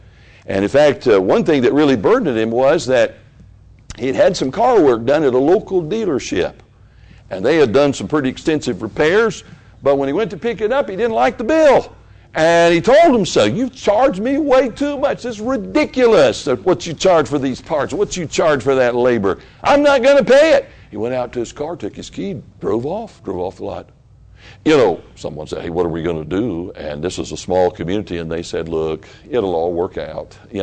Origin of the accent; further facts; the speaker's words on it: Memphis, Tennessee, United States; there's a lady over in Memphis, Tennessee, in my hometown, and she's in the federal pen.